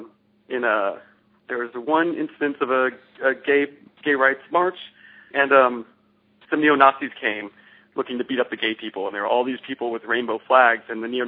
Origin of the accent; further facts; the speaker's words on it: the South, United States; You know, I'm originally from the South, and like gay bars in Alabama or something